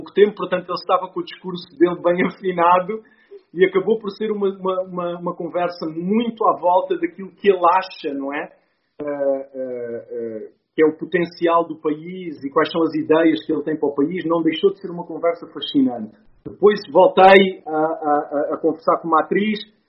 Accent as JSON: {"language": "Portuguese", "region": "Luanda", "country": "Angola", "tie": "born or raised there", "said": "Falamos da nossa infância, de crescer em Angola, da Luanda dos anos 90."}